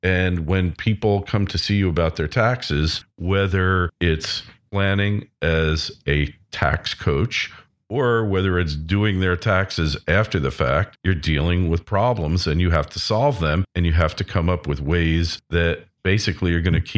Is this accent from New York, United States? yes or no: yes; New York, United States; Craig, a fellow New Yorker, born and raised on Long Island